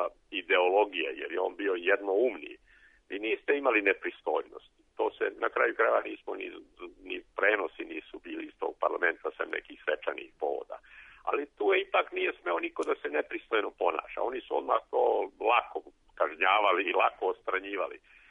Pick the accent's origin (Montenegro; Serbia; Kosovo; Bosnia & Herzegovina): Serbia; Vojvodina; ja sam odrastao u Vojvodini na selu